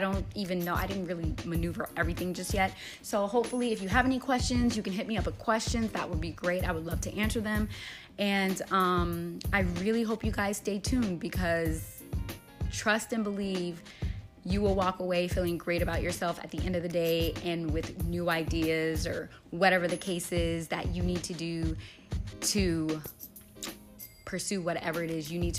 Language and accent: English; West Palm Beach, Florida, United States; now in Atlanta, United States; I am Florida born and raised. I grew up in West Palm Beach, Florida. I then decided to pack up and move here to the A.